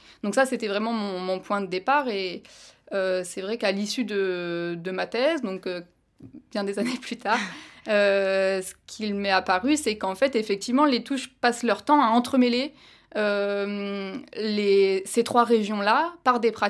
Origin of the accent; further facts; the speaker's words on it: Occitanie, France; venant moi-même d'un monde très rural et très pastoral, vu que j'ai grandi dans les Cévennes.